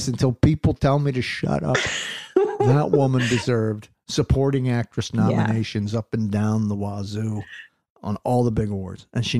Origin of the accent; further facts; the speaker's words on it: Philadelphia, Pennsylvania, United States; Oh, wait a minute. That's my hometown. What are they dissing my hometown for?